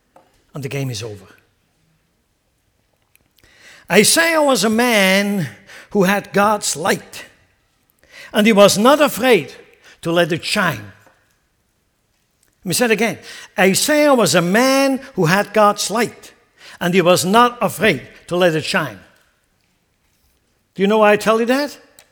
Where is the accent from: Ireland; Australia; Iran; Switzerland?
Switzerland; now in United States; I'm dual citizen. I grew up in Switzerland, I have that passport, and I obviously became a citizen of the United States of America.